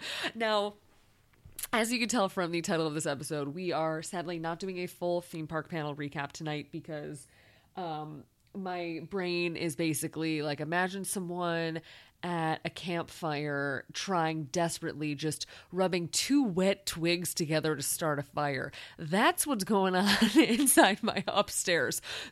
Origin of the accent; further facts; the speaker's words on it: Chicago, Illinois, United States; as a Chicagoan and as a fan of a Chicago style hot dog